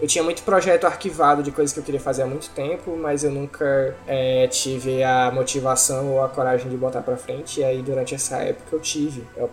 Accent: Russas, Ceará, Brazil; eu sou de Russas, do Ceará. É uma cidadezinha do interior.

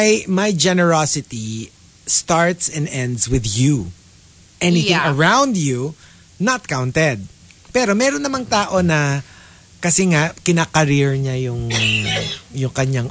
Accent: United Kingdom; now in Philippines; No, because I'm British.

